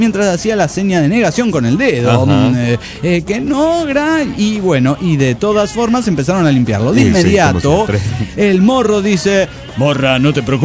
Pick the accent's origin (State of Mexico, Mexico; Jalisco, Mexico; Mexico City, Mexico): Jalisco, Mexico; Guadalajara; Soy la morra tapatío de Guadalajara, Jalisco, México.